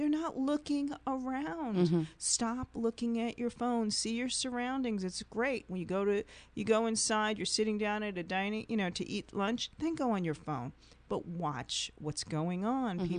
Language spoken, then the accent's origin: English; New York, United States; I'm born and raised in New York, and it sort of stays with me